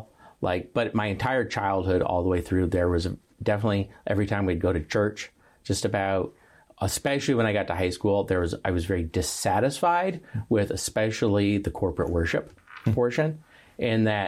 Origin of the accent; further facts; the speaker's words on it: Tucson, Arizona, United States; also born or lived in Santa Barbara, California; Yeah, I grew up in Tucson, Arizona.